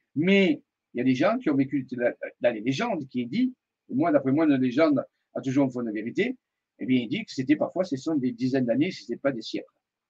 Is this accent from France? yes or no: yes; Marseille, Provence-Alpes-Côte d'Azur, France; Bon, nous, vous savez que je suis de Marseille, hein